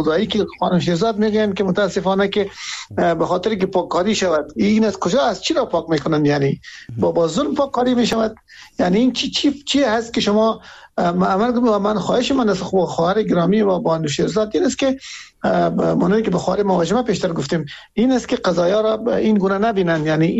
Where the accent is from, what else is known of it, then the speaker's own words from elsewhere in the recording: Afghanistan; ما همه از افغانستان هستیم